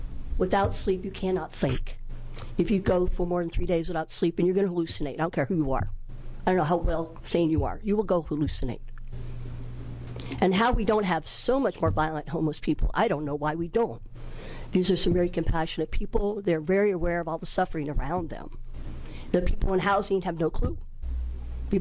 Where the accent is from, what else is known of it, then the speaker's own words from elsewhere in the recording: Portland, Oregon, United States; I'm from North Portland and live in the Coley District. I'm formerly homeless in Portland.